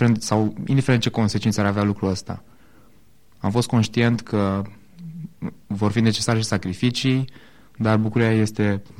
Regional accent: Oradea, Bihor County, Romania; now in Timișoara, Romania; stau în Timișoara, studiez aici de un an, sunt anul 2 la telecomunicații, la o specializare de multimedia. De origine sunt din Oradea și părinții mei și familia mea, toți jumătate din prietenii mei au rămas acolo.

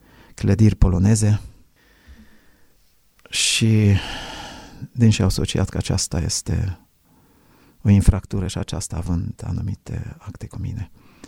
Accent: Romania; am fost tratat foarte bine de către cehi când le-am spus că eu sunt român

